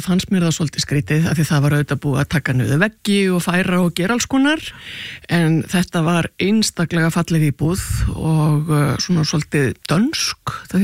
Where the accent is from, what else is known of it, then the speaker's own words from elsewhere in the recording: Reykjavík, Capital Region, Iceland; ég náttúrulega ólst upp í Norðumýrinni og síðan í Fossvoginum og svo fór ég í endaði með því að fara í menntaskólinni Reykjavík